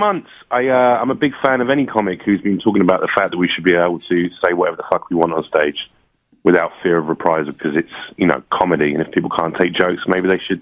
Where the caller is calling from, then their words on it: Los Angeles, California, United States; From Los Angeles, where I live.